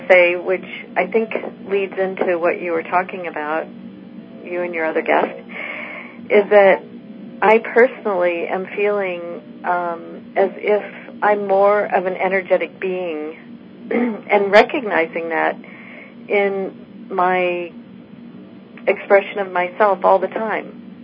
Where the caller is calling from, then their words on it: Mariposa, California, United States; I'm calling from Mariposa, California.